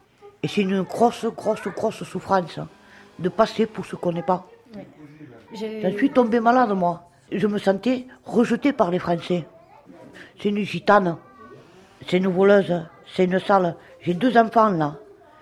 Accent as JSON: {"language": "French", "country": "France", "tie": "born there", "said": "J'ai 46 ans, je me sens exclue. Je suis née en France, mais j'ai l'impression qu'on ne me considère pas comme une Française."}